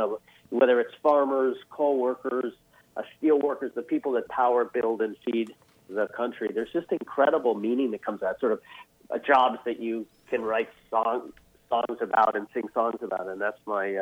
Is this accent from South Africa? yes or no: no; Maddox Cove, Newfoundland and Labrador, Canada; I was born up in Newfoundland, Canada. Yeah, outboard kid, a village called Maddox Cove, in the most eastern point in all of North America.